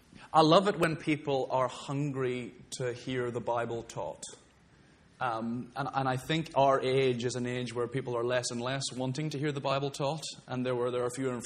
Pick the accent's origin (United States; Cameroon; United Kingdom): United Kingdom; Belfast, Northern Ireland; now in Scotland, United Kingdom; I'm actually from Belfast originally, born in Belfast.